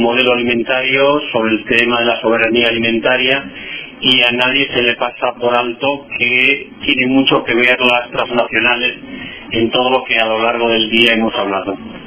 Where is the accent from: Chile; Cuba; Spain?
Spain; pero las que somos españoles nos damos cuenta de que realmente quien gobierna en nuestro país